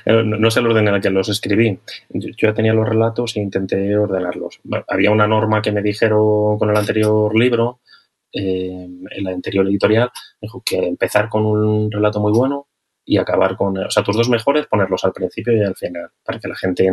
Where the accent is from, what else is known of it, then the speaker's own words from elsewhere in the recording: Ávila, Castile and León, Spain; Yo soy de Ávila y Ávila no deja de ser un pueblo grande también.